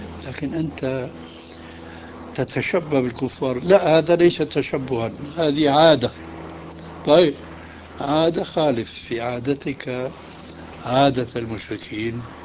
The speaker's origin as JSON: {"language": "Arabic", "country": "Syria", "said": "تقليدا عندنا في سوريا ما هو أسوأ من ذلك."}